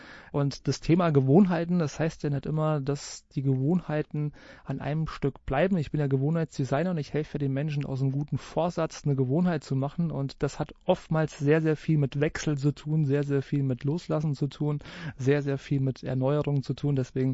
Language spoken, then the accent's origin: German; Hesse, Germany; born there; weil ich komme ja gebürtig aus dem Vogelsberg.